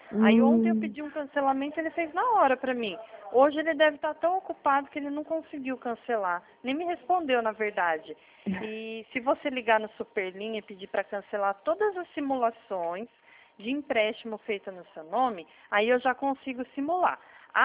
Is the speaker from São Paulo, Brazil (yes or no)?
yes; São Paulo, Brazil; Como eu sou de São Paulo